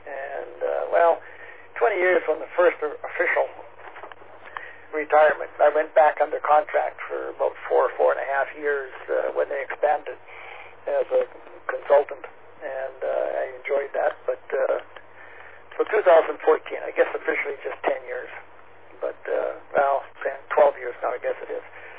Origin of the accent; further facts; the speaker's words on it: Monterrey, Nuevo León, Mexico; now in Vancouver, Canada; I grew up in Mexico. When I left there, and the city was about 1 million. It's now around 10 million. Vancouver's kind of done the same thing as Monterey, where I grew up.